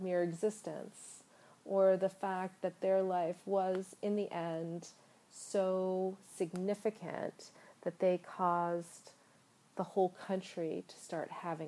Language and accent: English; Baltimore, Maryland, United States; My hometown of Baltimore has been in a bit of a uprising.